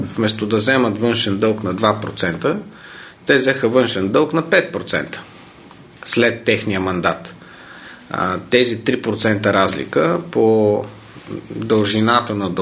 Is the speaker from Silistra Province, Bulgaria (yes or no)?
no; Haskovo, Haskovo Province, Bulgaria; Да сме от Хаскол, от една езикова гимназия, така е.